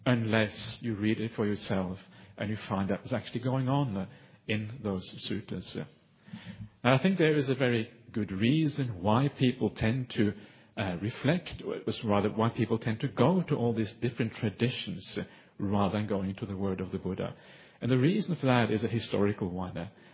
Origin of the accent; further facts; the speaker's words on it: Norway; English is a second language; When it goes to Norway, which happens to be my home country, it should be taught in Norwegian.